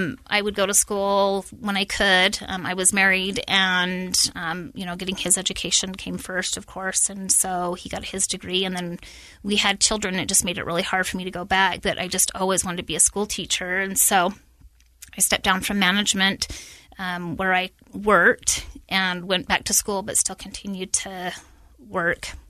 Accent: Layton, Utah, United States; I grew up in Syracuse, Layton area. I went to Layton High.

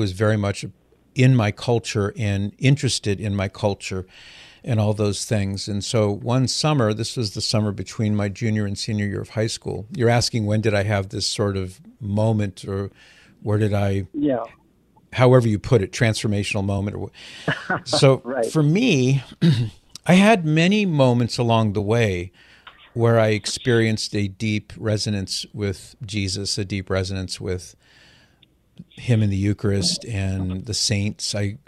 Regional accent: Mission Viejo, California, United States; I was born in 1960, and I grew up in Mission Viejo.

